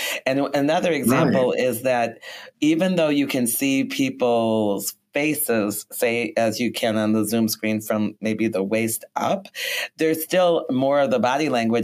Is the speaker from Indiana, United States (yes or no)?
no; St. Paul, Minnesota, United States; also born or lived in Maplewood; Well, really, I grew up in St. Paul and Maplewood. I went to North St. Paul High School.